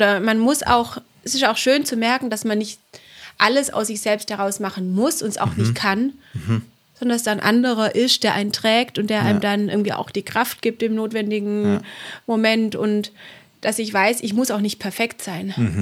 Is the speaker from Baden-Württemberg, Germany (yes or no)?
yes; Reutlingen, Baden-Württemberg, Germany; also born or lived in Tübingen; Ich bin geboren in Tübingen und bin dann in Reutlingen, genau in Reutlingen-Betzingen, habe ich die ersten Jahre verbracht bis zum Abi.